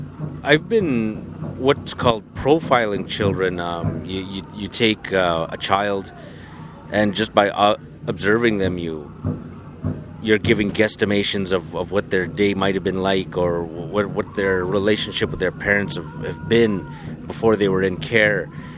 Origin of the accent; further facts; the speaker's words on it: Alberta, Canada; I'm from the Paul First Nation west of Edmonton, about 40 minutes.